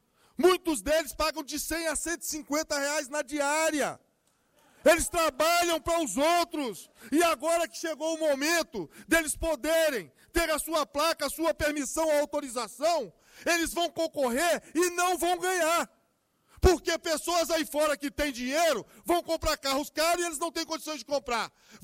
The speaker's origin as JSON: {"language": "Portuguese", "town": "Sobradinho", "region": "Federal District", "country": "Brazil", "said": "Eu, como brasiliense, como sobradiense, como um morador do Distrito Federal"}